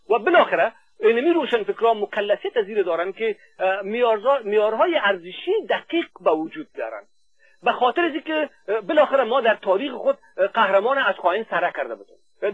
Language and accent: Persian; Afghanistan; first language Dari; من خودم زبان مادریم دری است